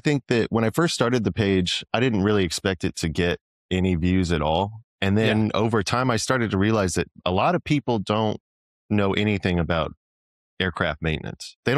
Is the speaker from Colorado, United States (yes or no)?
yes; Littleton, Colorado, United States; I'm from Colorado originally. Yeah.